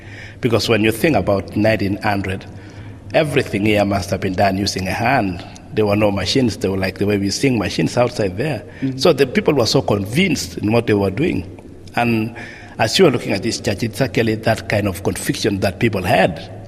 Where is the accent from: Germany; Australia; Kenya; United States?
Kenya; moved away; I mean, I came from Kenya, I didn't know that I'd be here.